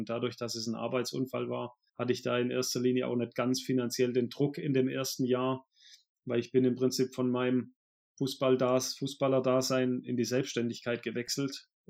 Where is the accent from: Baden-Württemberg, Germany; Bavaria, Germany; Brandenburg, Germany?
Baden-Württemberg, Germany; Und ich komme aus dem Schwabenland, da weiß man dann auch, wie man mit weniger klarkommt.